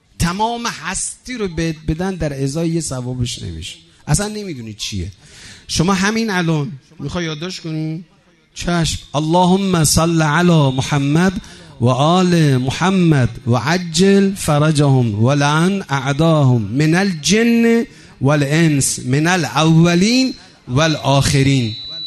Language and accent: Persian; Rasht, Gilan, Iran; والله من تمام بچگیام همیشه گم میشدم. میرفتیم از محل خودمون میومدیم میرفتیم شهرداری رشت، گم میشدم، مادرمو پیدا نمیکردم.